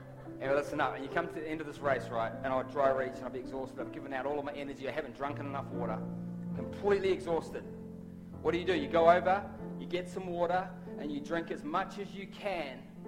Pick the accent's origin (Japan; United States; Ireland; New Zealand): New Zealand; when I grew up in New Zealand, I was I was involved in the skateboarding world in New Zealand.